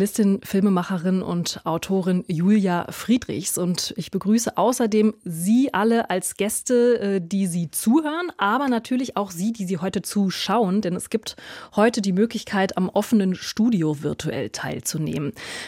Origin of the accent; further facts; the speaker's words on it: Mainz, Rhineland-Palatinate, Germany; Meine Heimatstadt und meine frühere Dauerkarte galt auch diesem Verein.